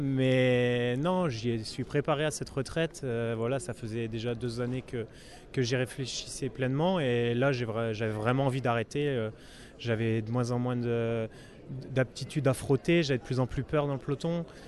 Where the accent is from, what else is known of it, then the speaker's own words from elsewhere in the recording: Hauts-de-France, France; je suis natif du Nord, donc dans le Nord de la France